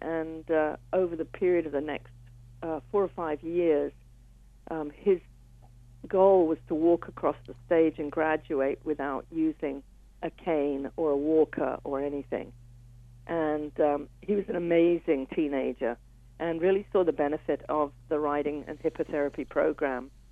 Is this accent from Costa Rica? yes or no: no; England, United Kingdom; now in Canada; I got involved when I came to Canada from England.